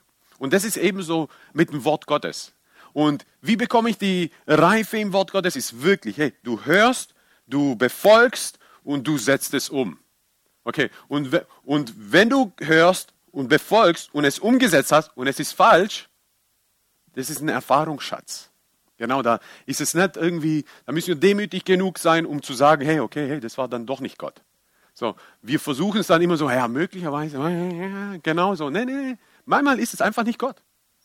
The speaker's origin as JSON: {"language": "German", "country": "Croatia", "second_language": "German", "said": "ich als Kroate musste meinen kulturellen Hintergrund wirklich sehr stark loswerden"}